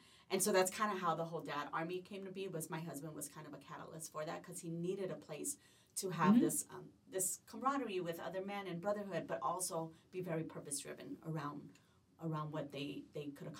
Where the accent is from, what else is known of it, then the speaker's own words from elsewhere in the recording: Los Angeles, California, United States; And I grew up in South LA, so the single mom, dynamic was very prevalent.